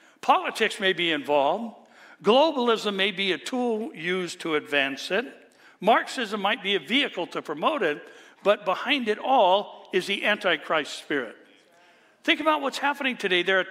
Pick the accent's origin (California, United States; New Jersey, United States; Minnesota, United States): California, United States; Remember, I'm from California. And we know what delusional and deceitful people in places of power can do.